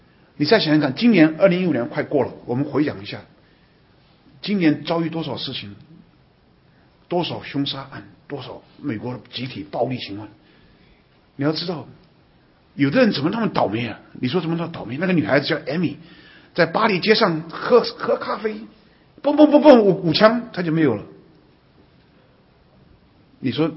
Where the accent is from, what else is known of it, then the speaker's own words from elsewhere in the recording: Taiwan; 你知道我小时候在眷村长大